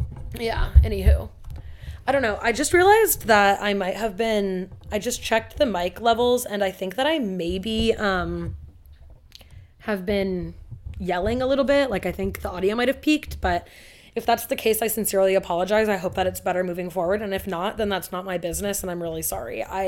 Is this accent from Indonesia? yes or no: no; Portland, United States; I'm not from like a landscape like this, right? Like growing up in Portland, we didn't have the bougainvillea, we didn't have jacarandas